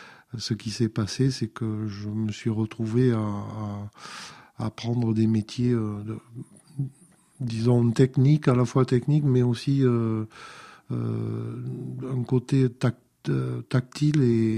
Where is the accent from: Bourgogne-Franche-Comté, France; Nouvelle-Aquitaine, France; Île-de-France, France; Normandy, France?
Nouvelle-Aquitaine, France; Bergerac; je suis originaire de la Dordogne. Je suis né à Bergerac. Et donc, bon, c'est un très, très beau pays.